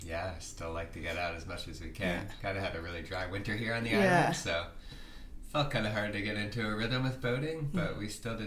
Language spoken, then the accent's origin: English; Baltimore, Maryland, United States; also born or lived in Ontario / Calgary; I grew up near Baltimore, Maryland, and then I ended up going to school in Ontario and studying geology, and then moving out west to Calgary